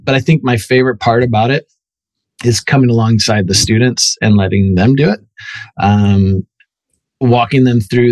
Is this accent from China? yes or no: no; Archbold, Ohio, United States; Near Toledo, a small town called Archbold, Ohio, a northwest corner of Ohio. I was raised on a farm. I'm a farm kid.